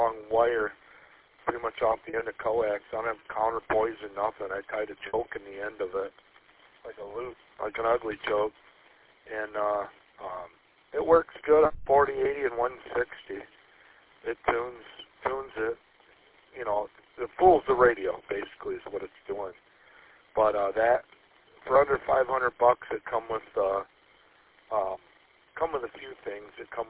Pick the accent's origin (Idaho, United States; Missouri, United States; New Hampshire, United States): New Hampshire, United States; I'm from New Hampshire. And at my daughter's house in Michigan, I figured I'd load up some repeaters in the Michigan area.